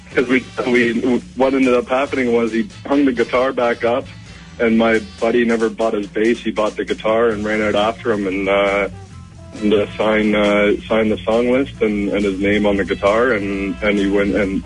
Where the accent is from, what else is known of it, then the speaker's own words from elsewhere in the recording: Peterborough, Ontario, Canada; I'm originally from Central Ontario in Peterborough.